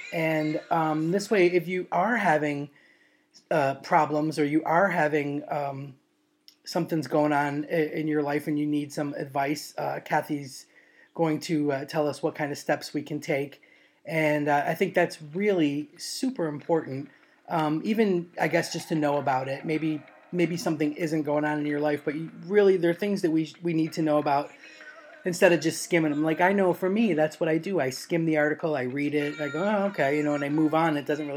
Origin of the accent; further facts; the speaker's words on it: United States; now in London, United Kingdom; I am an American lesbian who lives in London